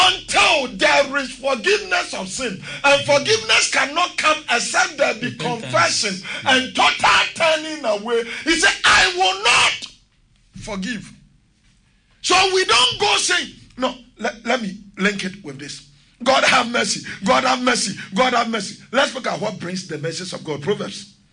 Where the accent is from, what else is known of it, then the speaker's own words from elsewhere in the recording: Ghana; I'm a Ghanaian and I'm a Christian.